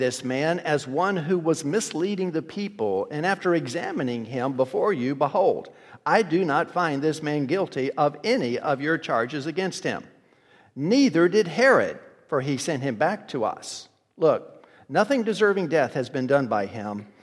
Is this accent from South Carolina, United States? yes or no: no; Memphis, Tennessee, United States; Kay and I grew up in Memphis, Tennessee, and right outside of the Shelby County Courthouse is a big statue of Lady Justice.